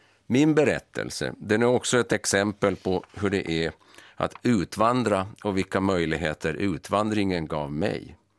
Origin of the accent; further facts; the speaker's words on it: Närpes, Ostrobothnia, Finland; also born or lived in Turku / Pargas / Vaasa / Oravais; Jag är född i Åbo och bodde som liten i Pargas, Vasa och Oravais. Men jag kom att växa upp den längsta tiden i Närpes. Med en far ifrån Lappfjärd och Vörå och en mor ifrån Borgå